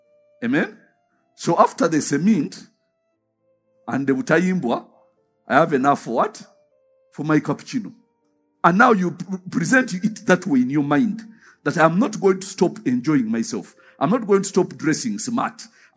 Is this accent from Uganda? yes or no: yes; Hoima, Western Region, Uganda; I remember when I was growing up in Hoima